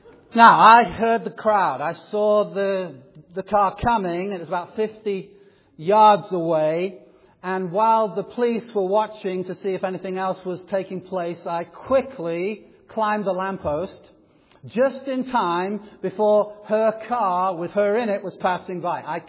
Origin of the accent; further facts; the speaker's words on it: England, United Kingdom; As you may know, I grew up in England